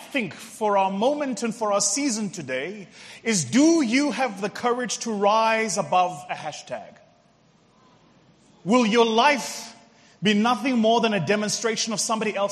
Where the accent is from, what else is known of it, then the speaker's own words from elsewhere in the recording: South Africa; And for those of you who've never traveled to South Africa, when you do, you realize as a South African going into the rest of the continent that we are often disconnected from the realities of what it takes to truly live, exist, and thrive in our continent.